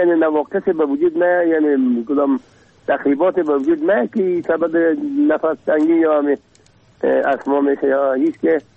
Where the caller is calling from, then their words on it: Kabul, Afghanistan; از کابل هستم.